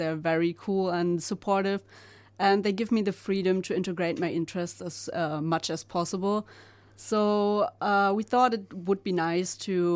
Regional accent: Germany; now in Australia; So I'm from Germany and I studied in the Netherlands.

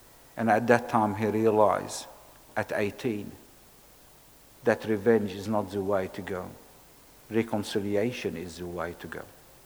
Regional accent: Australia; I am an Australian of Lebanese background.

